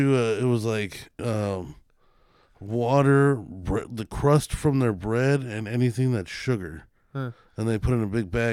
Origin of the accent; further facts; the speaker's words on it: United States; Hey, man, I'm as American as it gets.